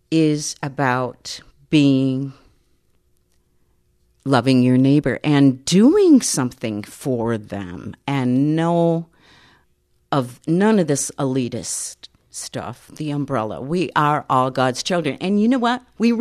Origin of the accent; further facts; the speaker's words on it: Grand Rapids, Michigan, United States; I wrote a memoir, 300 pages of memoir. It has to do with growing up in Grand Rapids and being in a community where we were no social conscious, hardly at all.